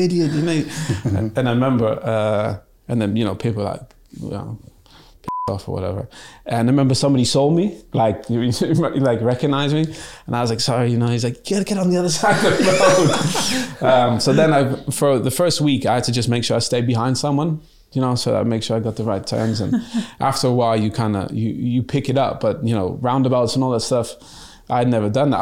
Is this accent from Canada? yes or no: yes; Canada; also born or lived in Germany; growing up in Canada